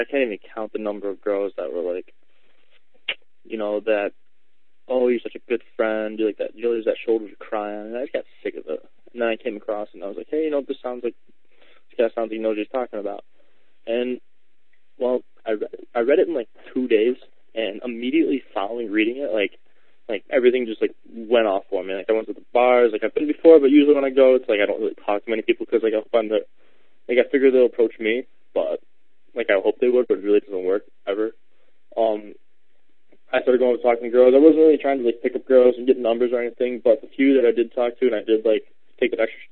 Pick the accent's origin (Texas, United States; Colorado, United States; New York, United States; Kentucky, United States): New York, United States; Buffalo; I'm from Buffalo, New York, in the United States.